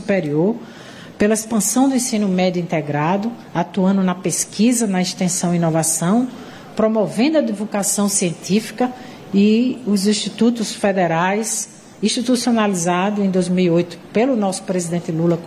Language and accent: Portuguese; Pernambuco, Brazil; da minha terra, considerando que a transformação não está ali, os pernambucanos com a bandeira de Pernambuco